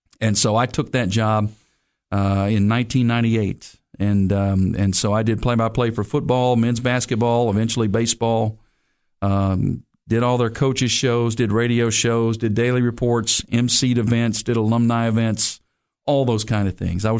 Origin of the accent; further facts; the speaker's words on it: Nashville, Tennessee, United States; I was born and raised in Nashville. I'm a native Nashvillean and went to Antioch High School.